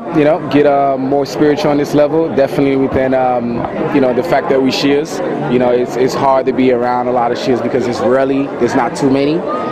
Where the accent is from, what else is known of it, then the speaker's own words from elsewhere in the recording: Florida, United States; also born or lived in Jamaica; now in Dearborn, United States; I am actually originally Jamaican, but I'm from Florida, but right now I'm in Dearborn.